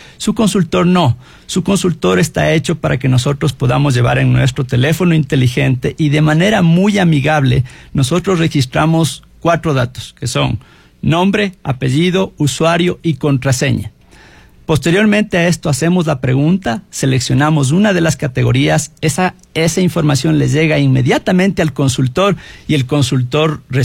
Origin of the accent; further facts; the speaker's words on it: Ecuador; Nosotros amamos a nuestro país, el Ecuador es el país más hermoso y grande del mundo.